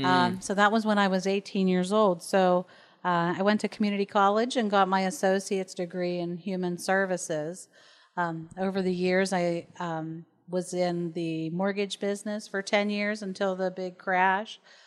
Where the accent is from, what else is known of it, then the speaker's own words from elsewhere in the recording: Elizabeth Township, Pennsylvania, United States; I grew up in Elizabeth Township in Allegheny County. It's right down on the border of Westmoreland and right on the Yauk River.